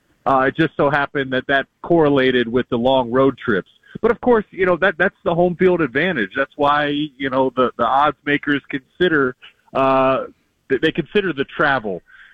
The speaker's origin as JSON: {"language": "English", "town": "Columbus", "region": "Ohio", "country": "United States", "tie": "born or raised there", "said": "No, I grew up in Columbus. Actually, I grew up literally about 15 minutes from campus."}